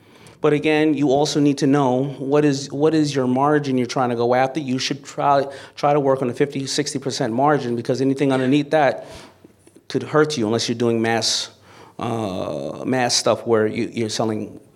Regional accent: Hollis, New York, United States; Now, if you look at me, I came from Hollis, Queens.

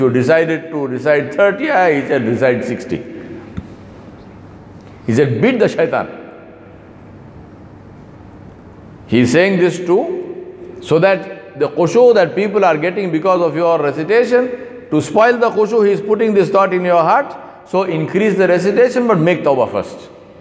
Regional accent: Hyderabad, Telangana, India; Because I came from Hyderabad, we had no such thing. There were no apartment buildings in Hyderabad.

